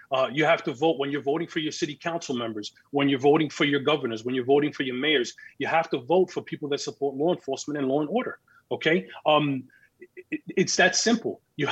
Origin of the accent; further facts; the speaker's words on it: Bronx, New York, United States; I grew up in the Bronx. I worked in the Bronx as a police officer and a detective before going to the JTTF.